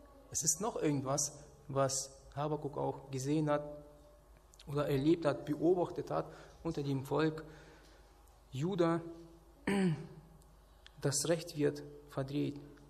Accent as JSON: {"language": "German", "country": "Kazakhstan", "tie": "born or raised there", "said": "Wir als Kinder in Kasachstan im Winter, wir wollten ja immer draußen spielen"}